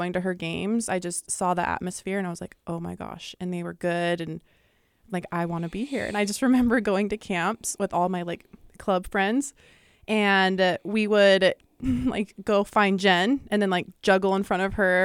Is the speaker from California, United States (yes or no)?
no; Utah, United States; I mean, just growing up in Utah and watching their games, I went to camps ever since I was like 7 years old.